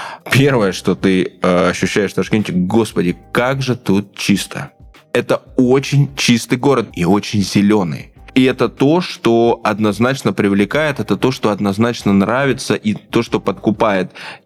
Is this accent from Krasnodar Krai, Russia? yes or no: yes; Krasnodar Krai, Russia; Я, допустим, родился на Кубани уже, да, и прожил там много лет. На Кубани душно.